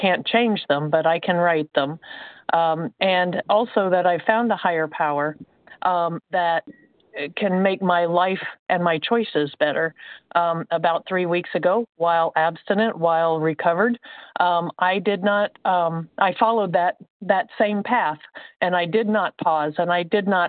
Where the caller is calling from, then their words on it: Indiana, United States; I'm calling from Indiana.